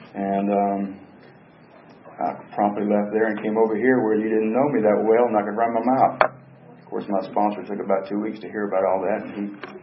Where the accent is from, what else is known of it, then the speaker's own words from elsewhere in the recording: Atlanta, Georgia, United States; I was born in Atlanta, Georgia. I was raised in Atlanta, a place they call East Atlanta Village now.